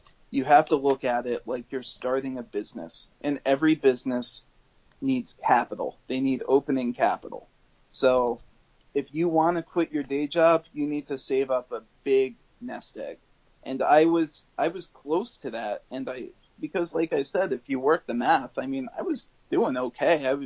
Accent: New York, United States; I grew up near Westchester, so I still had my network of people from high school and all that.

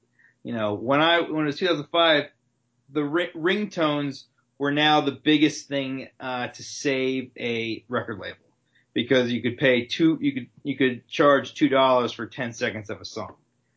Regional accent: Dallas, Texas, United States; now in Hoboken, United States; I grew up in Dallas, Texas.

